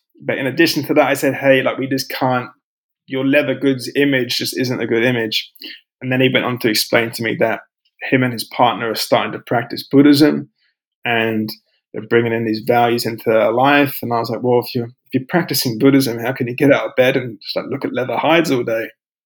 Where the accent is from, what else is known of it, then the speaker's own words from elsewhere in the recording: England, United Kingdom; moved away as an adult; also born or lived in Australia / Vancouver, California, United States; I'm from England originally.